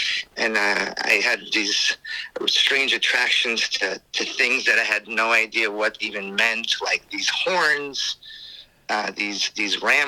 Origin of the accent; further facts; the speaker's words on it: Angola; I was actually raised in a Christian home. I was raised in Angola, Africa, and it wasn't until I was 30 years of age that I discovered the big family secret that we are descendants of the people of Israel.